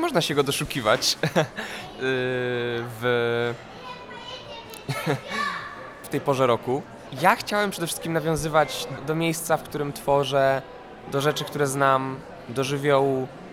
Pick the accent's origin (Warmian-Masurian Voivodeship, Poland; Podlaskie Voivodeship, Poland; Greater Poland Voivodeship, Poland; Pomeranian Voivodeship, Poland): Pomeranian Voivodeship, Poland; Wiesz co, no ja jestem z Trójmiasta. Tam wieje intensywnie.